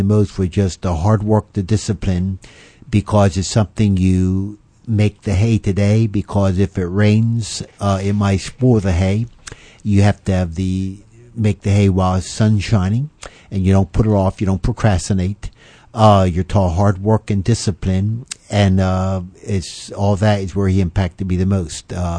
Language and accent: English; Elizabethtown, Pennsylvania, United States; I was raised on a dairy farm in Lancaster County, Pennsylvania. Elizabethtown, to be exact. That's in Lancaster County.